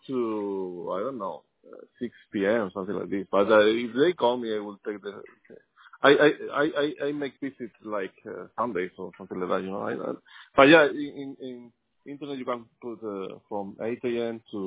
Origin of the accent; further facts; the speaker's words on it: Spain; No, I'm from Spain.